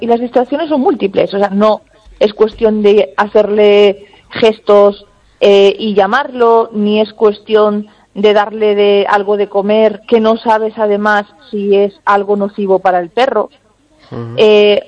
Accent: Galicia, Spain; Es que aquí somos gallegos los jefes todos.

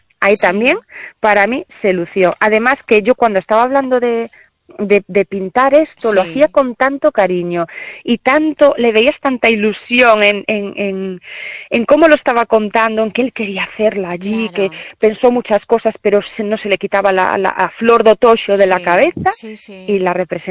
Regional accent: O Corgo, Galicia, Spain; Yo me crié aquí al lado, en el Corgo

